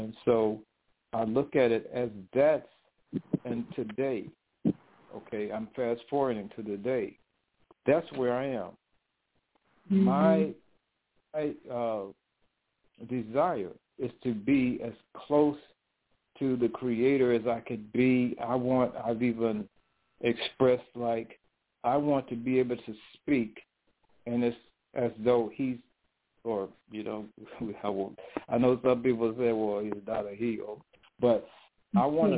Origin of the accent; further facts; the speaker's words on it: Brooklyn, New York, United States; born there; Well, I was born in Brooklyn.